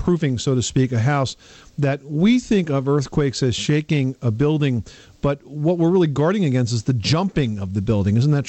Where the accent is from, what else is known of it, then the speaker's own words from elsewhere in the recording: New York City, New York, United States; Well, we're from New York City, so we define small using a whole different standard.